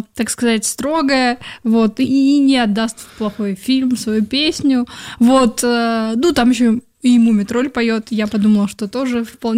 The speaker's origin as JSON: {"language": "Russian", "region": "Bashkortostan", "country": "Russia", "said": "ну она из Башкирии, я тоже из Башкирии"}